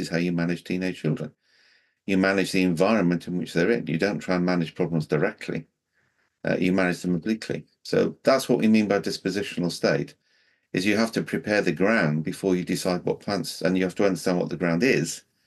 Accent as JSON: {"language": "English", "region": "Wales", "country": "United Kingdom", "said": "in Welsh, I'm Welsh, right?"}